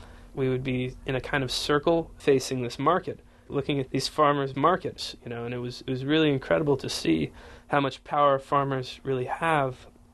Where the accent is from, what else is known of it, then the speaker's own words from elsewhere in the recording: New Mexico, United States; I tell people that I was from New Mexico, but then I tell people that I spent time in Iraq, and I'm no longer from New Mexico.